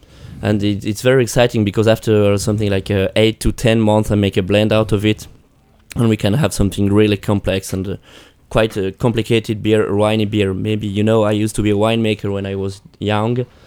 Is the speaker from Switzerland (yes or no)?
yes; Switzerland; Yes, I am from the French-speaking part.